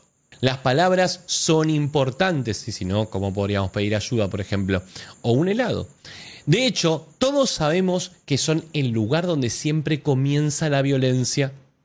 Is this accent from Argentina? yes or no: yes; Argentina; somos muchos los argentinos que no pensamos como usted.